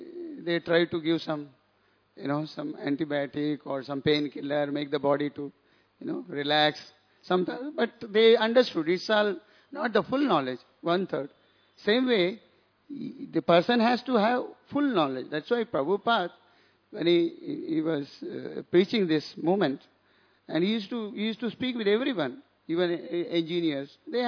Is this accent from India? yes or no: yes; India; and we India, it is very sad to say